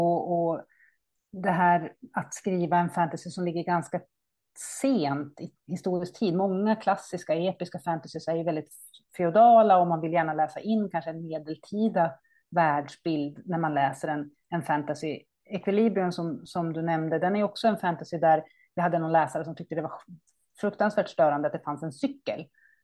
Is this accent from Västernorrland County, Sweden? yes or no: yes; Sundsvall, Västernorrland County, Sweden; Men jag är en författare från Sundsvall, så jag har en stadig Norrlands koppling i mitt författarskap.